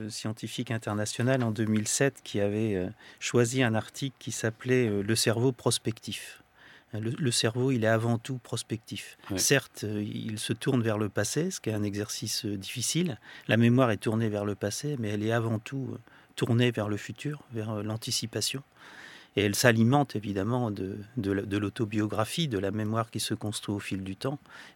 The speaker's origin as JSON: {"language": "French", "town": "Caen", "region": "Normandy", "country": "France", "said": "Je suis de Caen, je suis normand"}